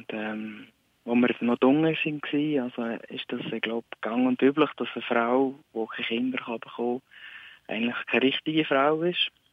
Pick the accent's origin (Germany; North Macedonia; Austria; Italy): North Macedonia; Ich komme aus Mazedonien ursprünglich.